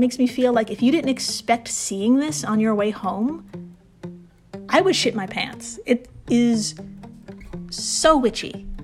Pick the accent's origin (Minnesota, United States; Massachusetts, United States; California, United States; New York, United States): New York, United States; But I gotta say, as a New Yorker, who has seen many of people struggle with parallel parking, I could totally imagine this happening.